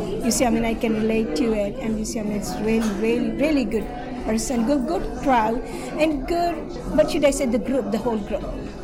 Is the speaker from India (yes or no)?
yes; India; also born or lived in Kenya; now in Canada; Yes, I am from India. Oh, you see, I mean, you know, they start singing their songs. And I lived in Africa as well, in Kenya.